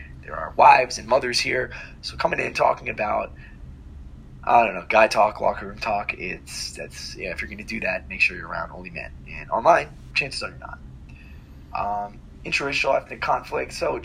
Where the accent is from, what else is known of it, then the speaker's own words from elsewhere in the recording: Ireland; I mean, I'm Irish.